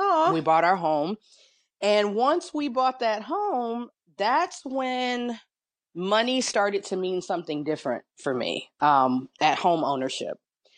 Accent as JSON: {"language": "English", "town": "Los Angeles", "region": "California", "country": "United States", "tie": "born or raised there", "said": "growing up the way I grew up in Los Angeles, home ownership was for those other people who have money."}